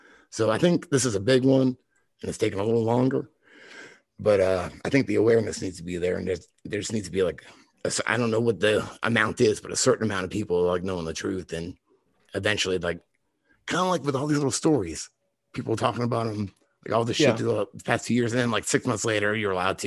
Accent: Boston, Massachusetts, United States; I'm from the East Coast. I mean, I live in the South, but I'm from Boston originally.

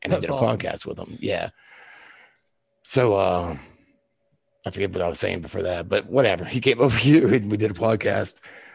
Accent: Boston, Massachusetts, United States; I'm from the East Coast. I mean, I live in the South, but I'm from Boston originally.

